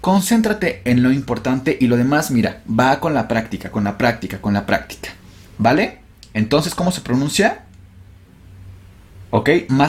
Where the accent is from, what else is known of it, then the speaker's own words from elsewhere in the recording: Mexico; Para nosotros los mexicanos eso tiene todo el sentido del mundo.